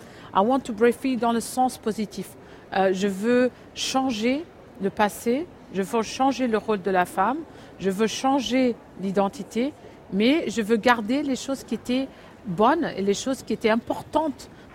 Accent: Paris, Île-de-France, France; born there; moi, je suis née à Paris en 71, pas très loin de Porte Clignancourt.

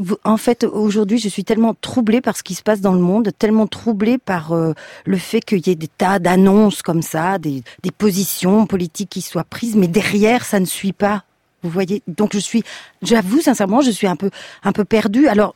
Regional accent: Marseille, Provence-Alpes-Côte d'Azur, France; Mais moi, je suis une Marseillaise. Marseille, c'est une ville-monde.

